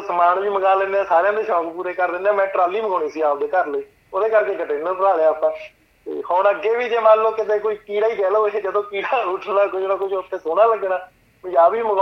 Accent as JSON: {"language": "Punjabi", "town": "Himmatpura", "region": "Punjab", "country": "India", "said": "ਸਾਡੇ ਪਿੰਡ ਜਿਵੇਂ ਹਿੰਮਤਪੁਰੇ ਕਹੀਆਂ ਬਣਦੀਆਂ"}